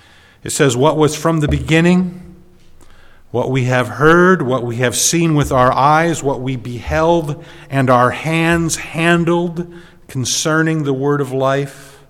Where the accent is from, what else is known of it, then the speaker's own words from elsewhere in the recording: Norway, Michigan, United States; I am from Norway, Michigan. I've lived there for the past 20 years, I guess, a little over 20 years, almost 21 years.